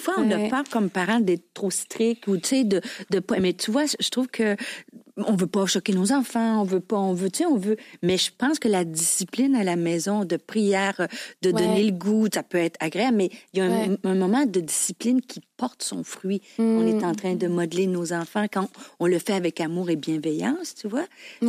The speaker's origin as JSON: {"language": "French", "country": "Haiti", "accent": "Haitian", "said": "c'est où, t'es coudonc, avec mon accent haïtien, tu vois."}